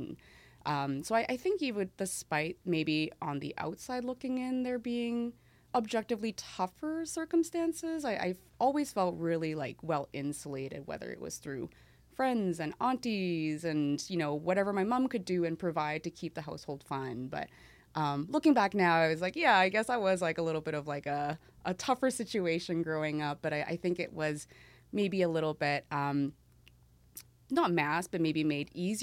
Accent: Vancouver, British Columbia, Canada; now in Toronto, Canada; Everything you hear about Vancouver and rain is true. I do love it. Yeah. Like, I live in Toronto now

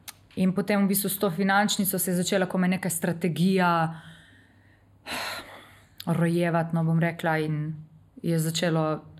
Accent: Primorska, Slovenia; Italija nam je veliki ziv, ampak po drugi strani jo zelo dosti čutimo, ker smo iz Primorske.

